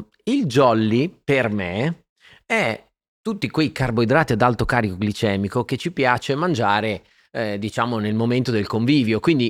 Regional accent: Faenza, Emilia-Romagna, Italy; born there; Sono nato a Faenza e sono un romagnolo doc.

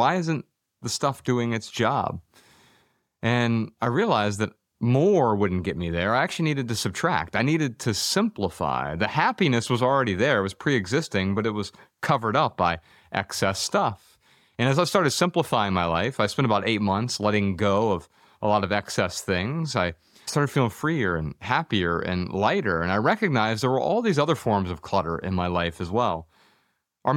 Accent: Dayton, Ohio, United States; You know, I grew up really poor. I was born in Dayton, Ohio, and a lot of drug abuse, alcohol abuse, physical abuse in the home that I grew up in.

